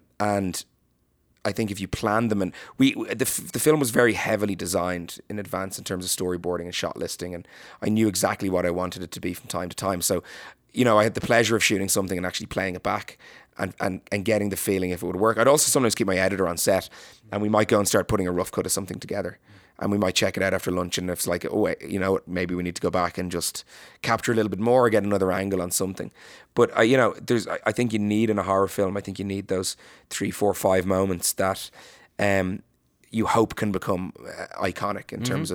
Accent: Ireland; it's instinctive, I guess, as an Irish person. You know, we have a little bit of a dark past.

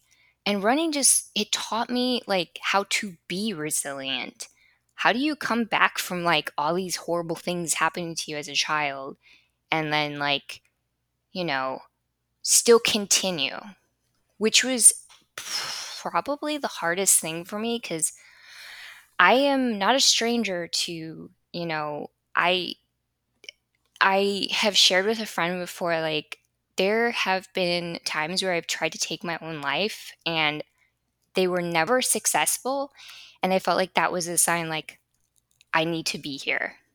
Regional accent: Chicago, Illinois, United States; now in Florida, United States; But I was coming from Chicago, and the life that I had in Chicago was just pure escapism.

